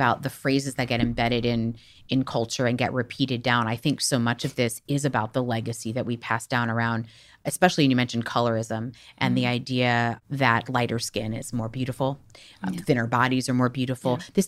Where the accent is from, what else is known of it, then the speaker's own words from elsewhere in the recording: Miami, Florida, United States; I was thinking about I grew up in Miami mm-hmm. and I was do Lipton tea bags in the backyard.